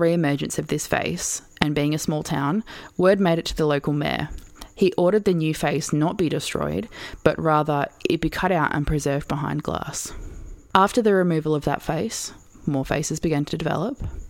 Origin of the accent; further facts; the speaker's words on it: Australia; accent: Australian; Yeah, but I'm not being respectful to her if I put my Australian accent on it.